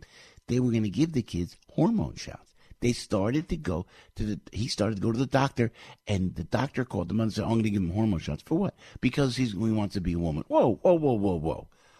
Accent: United States; We're from New York, from New Jersey.

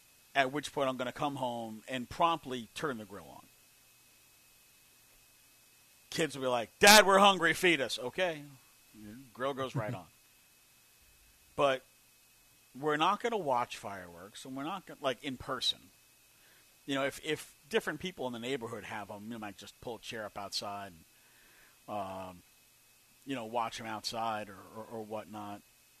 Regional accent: New York, United States; You know, like I said, we are originally from New York, and you're not allowed to have fireworks in New York.

